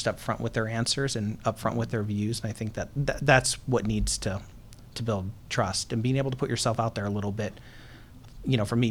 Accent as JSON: {"language": "English", "town": "Tucson", "region": "Arizona", "country": "United States", "tie": "born or raised there", "said": "In Tucson, Arizona."}